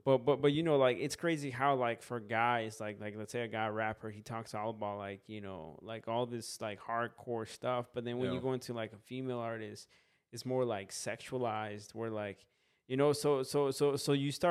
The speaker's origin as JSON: {"language": "English", "region": "Minnesota", "country": "United States", "said": "Dude, I'm from Minnesota."}